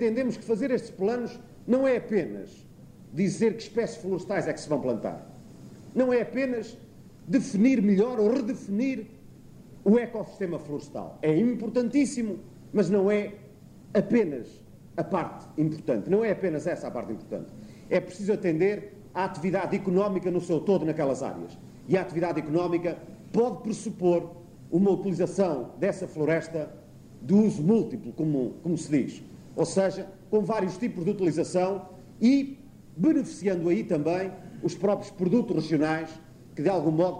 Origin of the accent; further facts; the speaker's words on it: Portugal; entre nós, como bons portugueses